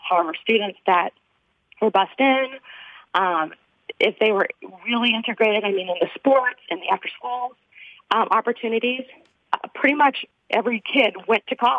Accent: Boston, Massachusetts, United States; I grew up in Boston area, and it was pretty homogenous, mostly, I think, 98% white, the school system that I grew up in. I happen to be an African-American female

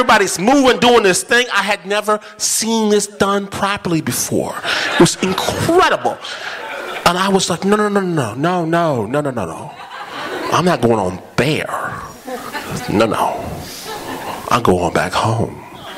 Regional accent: Midwest, United States; now in San Francisco Bay Area, United States; cause I'm from the Midwest, right? And I don't know. I've been in the Bay for a while

